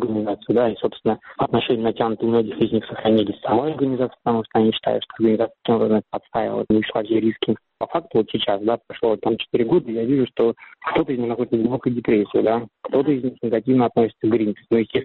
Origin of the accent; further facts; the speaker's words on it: Russia; я россиянин